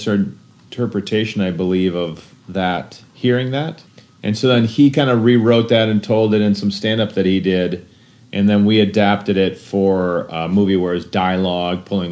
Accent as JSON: {"language": "English", "region": "Minnesota", "country": "United States", "said": "You'd think I would, because I'm from Minnesota."}